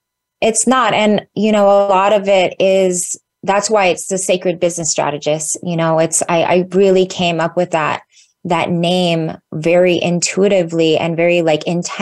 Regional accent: Singapore; born there; I was born in Singapore. My mother is Indonesian Malaysian, and my father is a mixed Caucasian. And I was actually raised Muslim.

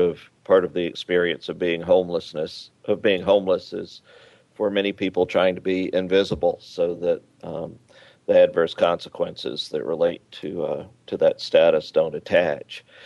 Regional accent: Georgia, United States; I remember I grew up outside Atlanta, and I remember Bobby, who stood outside the little barbecue joint and shoe store

